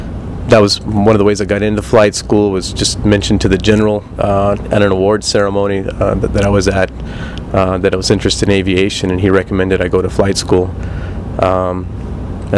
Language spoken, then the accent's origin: English; Las Cruces, New Mexico, United States; also born or lived in Tennessee; Yeah, originally from Tennessee, but raised in New Mexico, so a proud New Mexican.